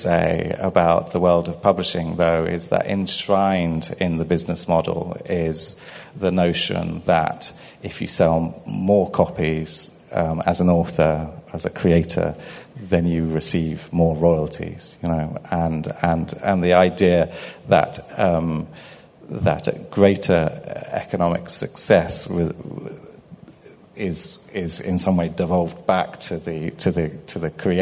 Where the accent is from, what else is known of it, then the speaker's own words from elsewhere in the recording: England, United Kingdom; now in Europe; Well, as an English person working in Europe